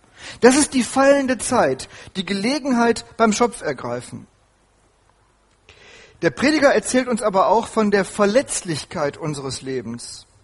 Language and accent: German; Bielefeld, North Rhine-Westphalia, Germany; bin 1955 geboren. Ich bin damit ein Kind des Kalten Krieges. Und ich bin mit einer Gewissheit aufgewachsen in Bielefeld in Westfalen.